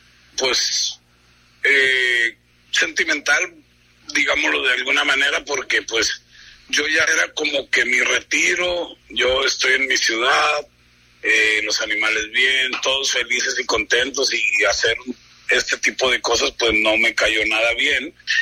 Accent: Culiacán, Sinaloa, Mexico; yo soy de aquí de Culiacán y todo el equipo es culichi 100%, y pues uno mal que bien pues quiere su tierra.

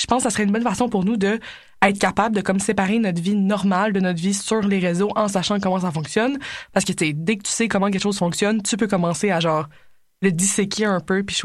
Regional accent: Quebec, Canada; Je suis en deuxième année au Biaprix. Je viens du Saguenay. Fait que ça se peut que l'accent, il slip out un peu.

